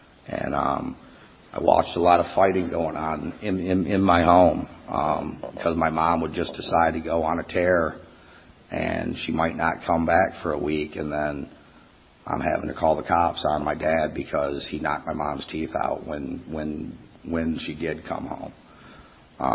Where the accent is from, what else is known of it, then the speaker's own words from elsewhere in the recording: Michigan, United States; I'm not from Philly. I'm from Detroit. Actually, I'm from a small farm town outside of Detroit. And pretty much the town was you either farmed or you played sports.